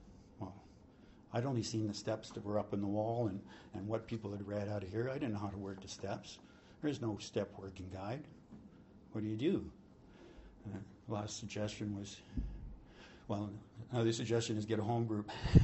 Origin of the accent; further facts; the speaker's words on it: Ponoka, Alberta, Canada; I was on my way to my hometown of Ponoka with a pound of weed in the back to sell.